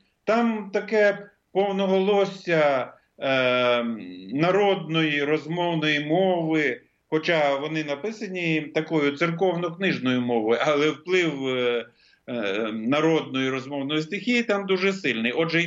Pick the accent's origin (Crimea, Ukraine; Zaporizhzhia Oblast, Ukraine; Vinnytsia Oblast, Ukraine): Vinnytsia Oblast, Ukraine; Parpurivtsi; як в моєму рідному селі Парпурівцях